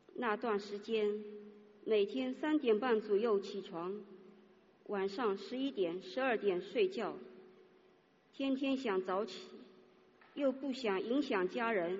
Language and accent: Chinese; Changshu, Jiangsu, China; 我是来自江苏常熟的